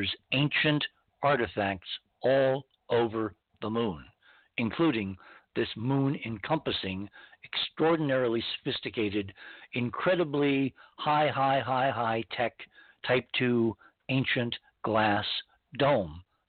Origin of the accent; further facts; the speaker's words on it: Morristown, New Jersey, United States; born there; I was born in Morristown. I have an affinity for Morristown.